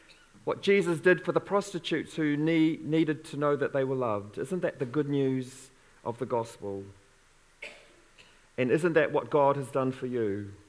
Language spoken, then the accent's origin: English; Te Arawa, East Cape, New Zealand; I grew up in Te Arawa, right on the East Cape, a town of 200 people. And when I came to Nainai at the age of 10, I knew I was different.